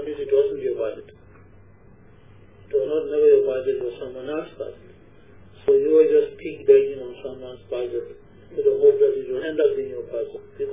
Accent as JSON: {"language": "English", "country": "South Africa", "said": "genuine concern for me as a South African"}